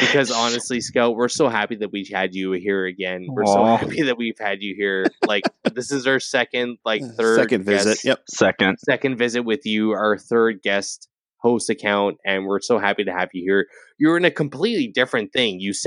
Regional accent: Canada; I'm the Canadian one here

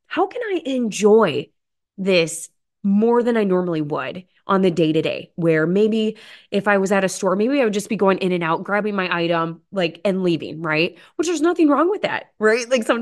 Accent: Potosi, Wisconsin, United States; So first and foremost, again, I had that drop off in Potosi, Wisconsin for my hometown.

